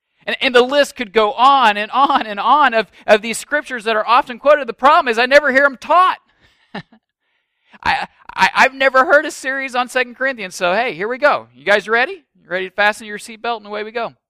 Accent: Illinois, United States; I grew up in Illinois. I went to Southern Illinois University.

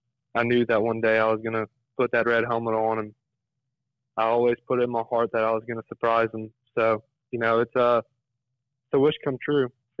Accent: Crowley, Louisiana, United States; Oh, yes, sir. I'm from Crowley, right by Crowley High, actually.

